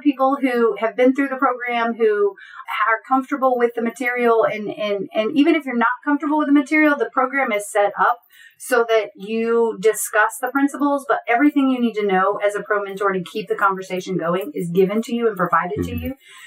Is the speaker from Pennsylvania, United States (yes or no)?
no; Texas, United States; And I am a Texan. So China is very different from Texas.